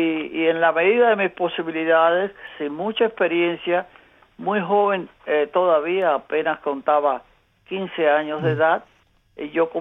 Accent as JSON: {"language": "Spanish", "town": "Cojímar", "region": "Havana", "country": "Cuba", "tie": "born or raised there", "said": "Yo nací en Cojímar, un pequeño pueblo de pescadores muy próximo a la Bahía de La Habana, en la costa norte. Allí pasé mi infancia, los primeros años de mi adolescencia."}